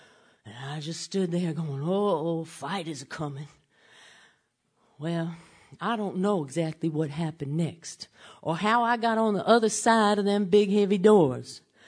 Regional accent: Memphis, Tennessee, United States; "Hi, y'all. … And I'm from Memphis, Tennessee."

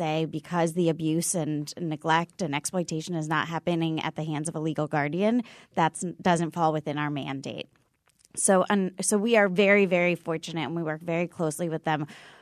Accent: Washington, District of Columbia, United States; now in Connecticut, United States; So I come from Washington, D.C., and Connecticut is nationally leading this effort

